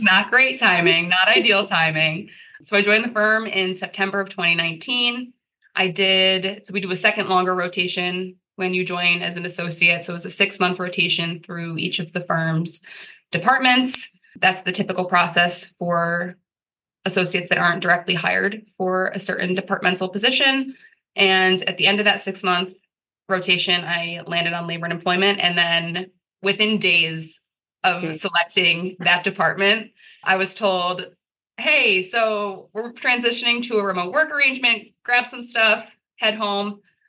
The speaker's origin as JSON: {"language": "English", "town": "Syracuse", "region": "New York", "country": "United States", "tie": "born or raised there", "said": "So I work in the Syracuse office, in Bond Syracuse office. I am from Syracuse. I was born and raised here."}